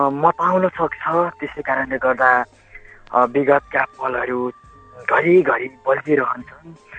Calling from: Chainpur, Koshi Province, Nepal; म यता सभा चैनपुरदेखि

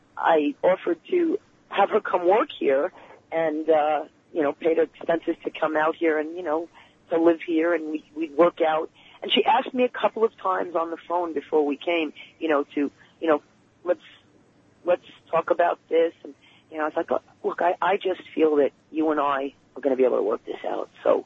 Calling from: Syosset, New York, United States; I'm in Syosset.

